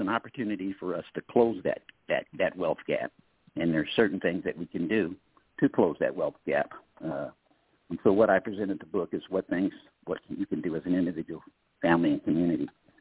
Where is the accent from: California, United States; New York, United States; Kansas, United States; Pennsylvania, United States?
California, United States; Sacramento; I was born and raised in the Del Paso Heights community of Sacramento, raised on the corner of Belden and North Avenue